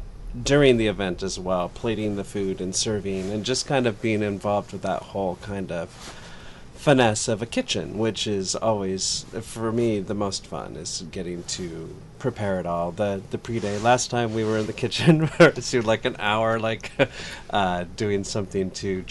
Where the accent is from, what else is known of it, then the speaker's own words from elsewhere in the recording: Astoria, Oregon, United States; also born or lived in Eugene; I'm born and raised in Astoria, and also moved away at one point in time.